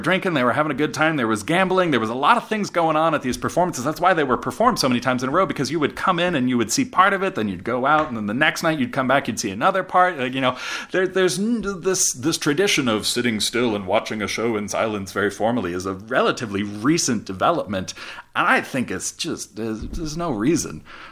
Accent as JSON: {"language": "English", "region": "Alaska", "country": "United States", "tie": "born or raised there", "said": "You know, I grew up in Alaska. I grew up playing with the symphony and going to symphony concerts in Anchorage all the time."}